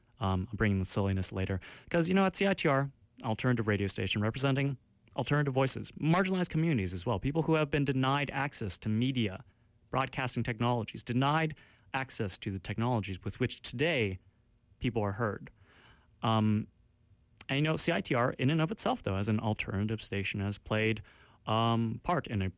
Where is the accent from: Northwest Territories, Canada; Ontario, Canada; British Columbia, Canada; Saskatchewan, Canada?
British Columbia, Canada; Richmond; I grew up in Richmond, you know, Island City. Island City by nature is its tagline.